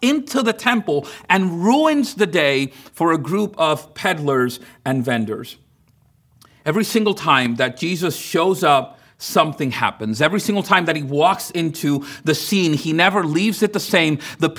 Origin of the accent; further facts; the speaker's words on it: Dominican Republic; I remember growing up in Dominican Republic when neighbors weren't getting along